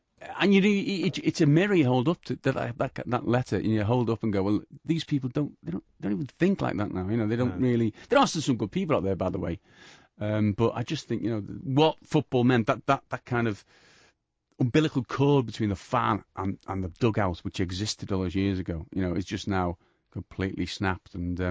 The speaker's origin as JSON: {"language": "English", "town": "West Derby", "region": "North West England", "country": "United Kingdom", "said": "because I'm from West Derby. My mum still lives there."}